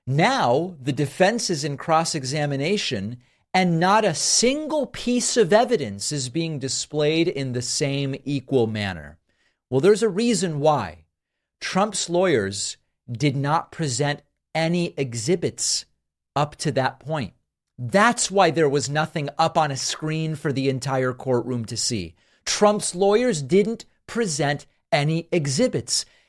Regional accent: New England, United States; My favorite flavor is maple waffle. I grew up in New England, okay

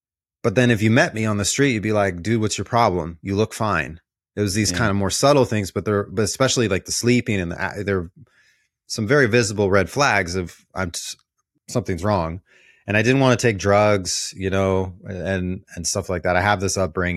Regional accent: Missouri, United States; Yeah, so I grew up there.

